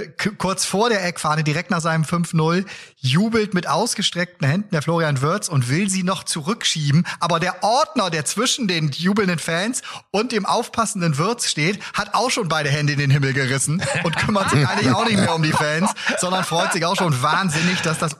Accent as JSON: {"language": "German", "region": "Bremen", "country": "Germany", "said": "als Bremer muss ich schon sagen"}